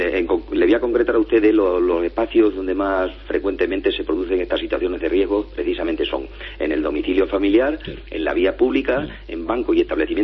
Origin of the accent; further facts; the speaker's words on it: Extremadura, Spain; como se suele decir en mi tierra, que yo soy extremeño